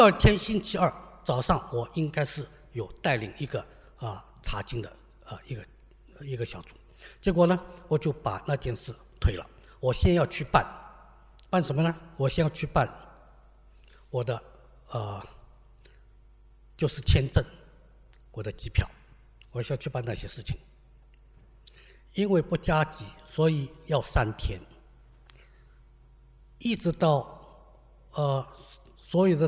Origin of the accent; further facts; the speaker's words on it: China; 因为你妈妈躺在病床上，我们中国人很忌讳我们中国人很忌讳这样的事情。